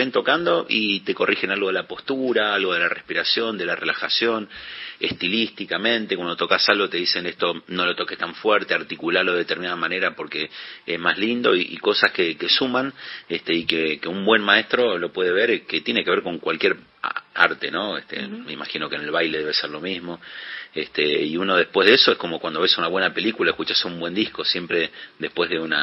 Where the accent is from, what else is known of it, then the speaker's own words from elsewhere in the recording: Tucumán, Argentina; yo me acuerdo cuando era pibe en Tucumán